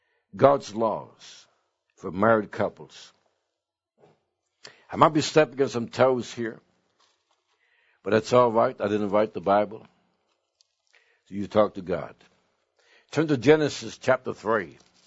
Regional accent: Sweden; Three houses from where my brother and I were raised in Sweden was a family

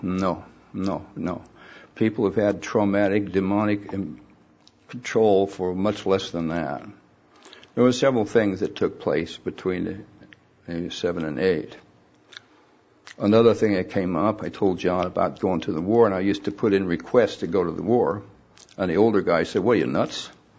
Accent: Ireland; I'm Irish, you know.

